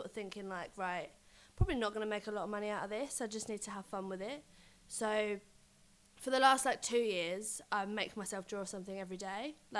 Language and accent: English; Romford, London, United Kingdom; I am from Romford, guys. I tend to mumble, but don't judge me.